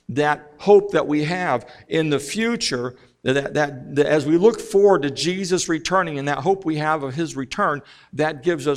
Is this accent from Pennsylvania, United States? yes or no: no; Missouri, United States; I came from Missouri. I jumped on a plane and went to Miami, Florida